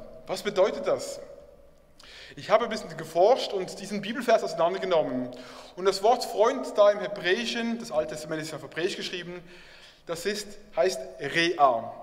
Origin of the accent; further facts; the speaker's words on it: Basel, Basel-Stadt, Switzerland; Und ich komme aus Basel und wir mögen die Zürcher auch nicht.